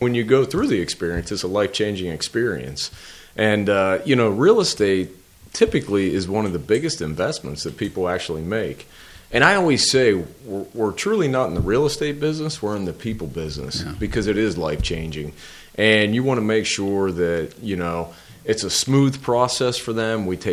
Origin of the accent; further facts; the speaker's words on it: Bedford, United States; I'm actually a graduate of Bedford High School. I was born and raised in Bedford. I actually grew up on South Bedford Street, just a few blocks from this location.